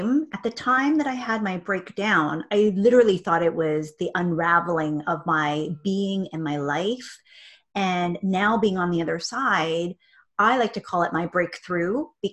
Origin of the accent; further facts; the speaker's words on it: Vancouver, British Columbia, Canada; now in Victoria, Canada; I am recently relocated. I'm born and raised in Vancouver, living now in beautiful Victoria. So I'm Canadian. You might hear my accent as we go along.